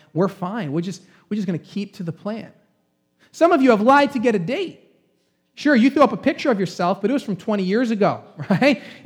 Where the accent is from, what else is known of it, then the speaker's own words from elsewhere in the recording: Long Island, New York, United States; Okay, we're from Long Island. It's what we're going to do.